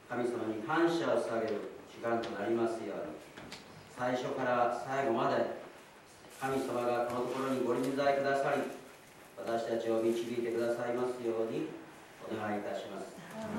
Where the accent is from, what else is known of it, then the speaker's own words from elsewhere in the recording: Hokkaido, Japan; born there; moved away as an adult; also born or lived in Tokyo; 私は1952年北海道で生まれました。19歳の時に、東京に出ました。そこで初めて教会に、大嫌いな教会ですね、行くようになりまして、クリスチャンになりました。